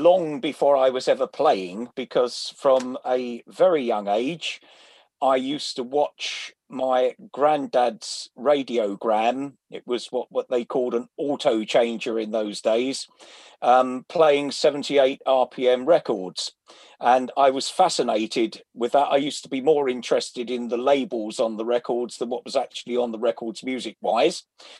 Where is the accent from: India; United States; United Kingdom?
United Kingdom; Stratford, London; born there; now in Lincolnshire Fens, United Kingdom; I was born in Stratford in East London.